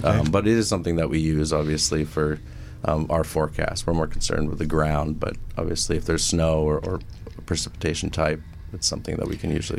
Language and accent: English; New England, United States; I'm from the Northeast, though, so.